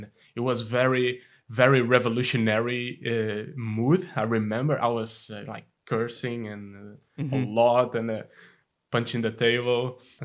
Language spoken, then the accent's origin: English; Portugal; English is a second language; moved away as an adult; now in Belgium; So yeah, I come from Portugal. I'm 30 years old. But the reason that brought me like to Belgium was like purely accidentally, just as an engineer, road designer.